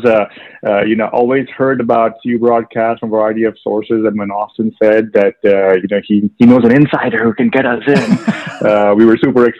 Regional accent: Mumbai, Maharashtra, India; now in Dallas, United States; So, you know, I grew up in Mumbai, India, and so we didn't have credit unions back there.

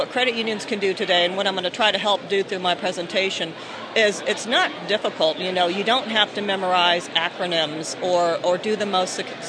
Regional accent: Michigan, United States; also born or lived in Arizona / Florida; I grew up in Michigan, lived in Arizona, and now live in Florida.

